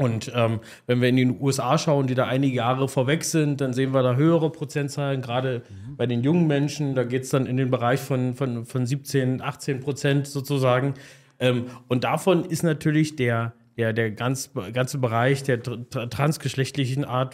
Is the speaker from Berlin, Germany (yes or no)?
no; Stendal, Saxony-Anhalt, Germany; also born or lived in Osterburg; Ich komme aus einer Kleinstadt, ich komme aus Stendal, ursprünglich geboren in Osterburg und dann in Stendal aufgewachsen